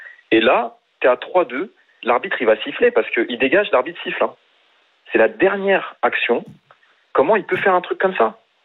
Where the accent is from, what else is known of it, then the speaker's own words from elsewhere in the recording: Portugal; now in France; Le Valois. Je suis pas très loin.